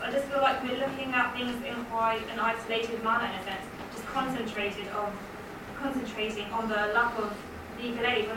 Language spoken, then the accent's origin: English; Tower Hamlets, London, United Kingdom; I grew up in Tower Hamlets. Around the 1990s, I come from a very strong Bangladeshi community